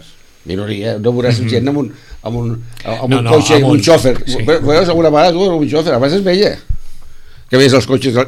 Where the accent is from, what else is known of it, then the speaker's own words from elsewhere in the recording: Catalonia, Spain; born there; No, jo vaig néixer a Terramar.